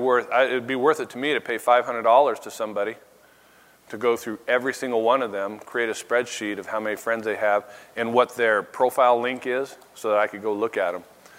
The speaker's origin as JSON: {"language": "English", "town": "Friendswood", "region": "Texas", "country": "United States", "said": "I'm from Friendswood, Texas."}